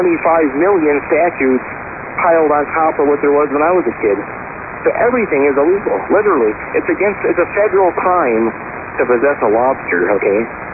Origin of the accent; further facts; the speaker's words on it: Michigan, United States; born there; I'm 48 years old. I was born just outside of Detroit. I lived through the riots